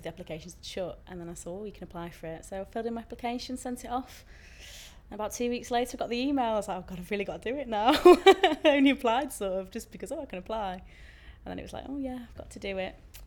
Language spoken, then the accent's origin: English; Manchester, North West England, United Kingdom; I'm 27 and I'm from Manchester.